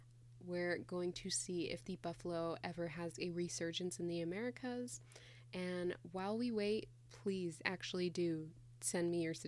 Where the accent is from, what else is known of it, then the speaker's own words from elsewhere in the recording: Texas, United States; I grew up in Texas where they make us learn where the buffalo roam and the deer and the antelope play.